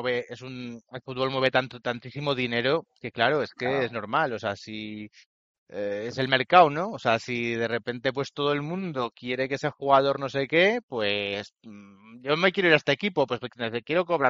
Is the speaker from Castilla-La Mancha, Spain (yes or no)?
no; Huesca, Aragon, Spain; porque aquí somos de Huesca.